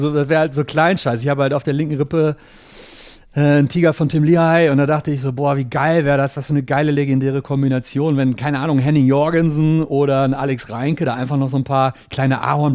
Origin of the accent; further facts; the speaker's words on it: North Rhine-Westphalia, Germany; Und ich komme ja selber aus dem Ruhrpott oder habe damals noch im Ruhrpott gelebt